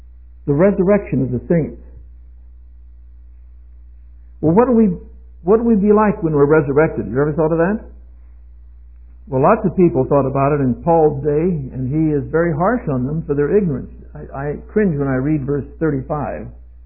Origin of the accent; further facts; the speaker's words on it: China; first language Mandarin; now in United States; Mandarin, which is my mother language, I was raised in China as a boy in the military, spoke Mandarin fluently until I came back to America in 1930, some 73 or 4 years ago